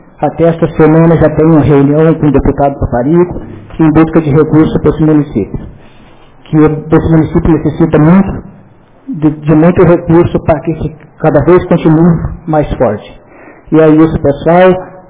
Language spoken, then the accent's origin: Portuguese; Invernada dos Abreus, Brazil; Eu sou lá da Invernada dos Abreus